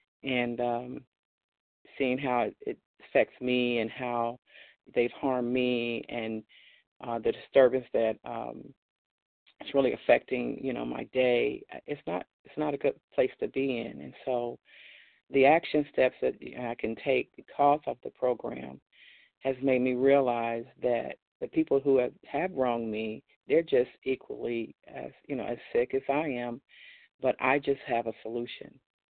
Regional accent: Ohio, United States; I'm from Ohio.

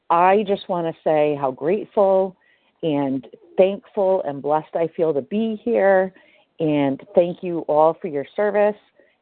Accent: Rhode Island, United States; I'm from Rhode Island.

